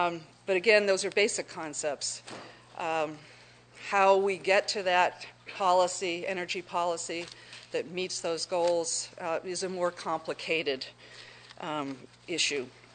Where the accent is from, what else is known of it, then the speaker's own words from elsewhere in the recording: New Hampshire, United States; I come from the Seacoast area.